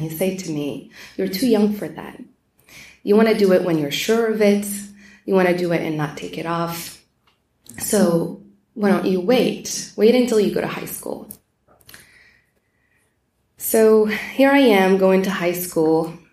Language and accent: English; Morocco; born there; English is a second language; I was born in Morocco.